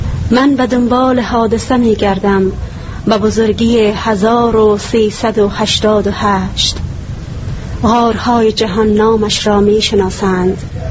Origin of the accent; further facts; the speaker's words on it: Iran; also born or lived in Afghanistan; من اگر بگویم که کلن در ایران متولد افغانستان هستم، ولیکن در ایران رشد و نمای میجا بوده، تحصیلاتم دا تا مقطع لیسانس هست